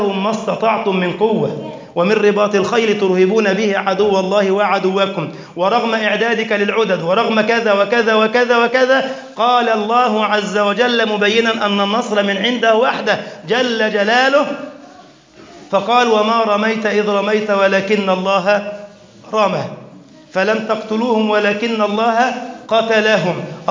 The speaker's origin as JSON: {"language": "Arabic", "country": "Egypt"}